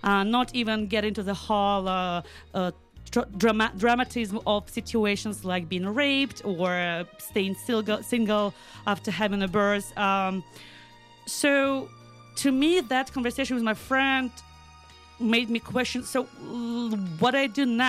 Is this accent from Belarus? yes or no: yes; Belarus; I'm not real white, I'm from Belarus